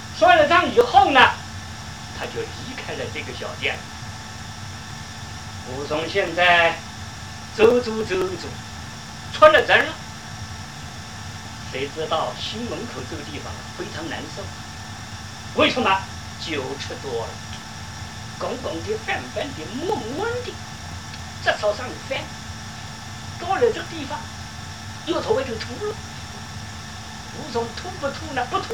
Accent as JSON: {"language": "Chinese", "town": "Yangzhou", "region": "Jiangsu", "country": "China", "accent": "Yangzhou", "said": "那我们扬州话叫舌头，"}